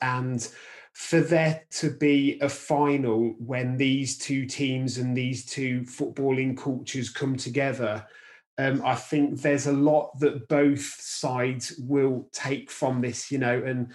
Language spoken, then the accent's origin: English; England, United Kingdom; now in Scotland; And as an Englishman living in Scotland right now